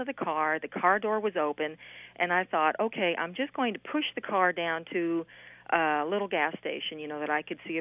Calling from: Benton, Arkansas, United States; Benton, Arkansas. It's about 20 minutes from Little Rock.

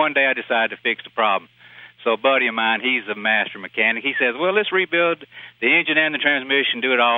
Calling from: Bogalusa, Louisiana, United States; I'm in Bogalusa, Louisiana.

